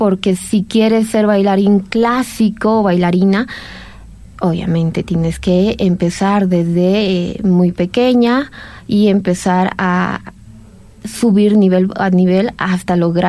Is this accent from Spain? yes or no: no; Bolivia; nos beneficia a nosotros como bolivianos, bolivianas